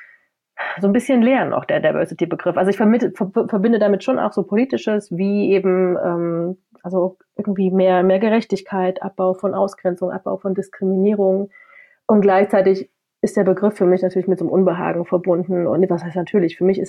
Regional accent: Halle, Saxony-Anhalt, Germany; now in Leipzig, Germany; So ganz grundsätzlich, ich komme aus Halle, wohne in Leipzig, also ostsozialisiert.

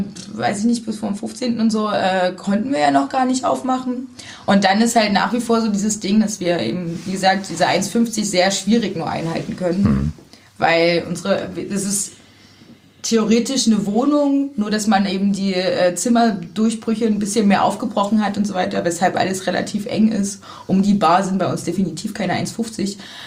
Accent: Zwickau, Saxony, Germany; now in Cottbus, Germany; Ja, das war auch so dieser witzige Punkt, dass so, also ich komme aus Zwickau.

